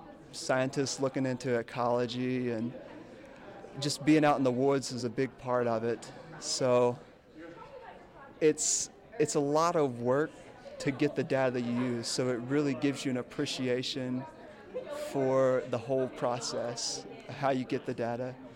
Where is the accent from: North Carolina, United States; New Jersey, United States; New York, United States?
North Carolina, United States; Newton; I'm from Newton, North Carolina, just about an hour east of Asheville, and I'm studying atmospheric sciences.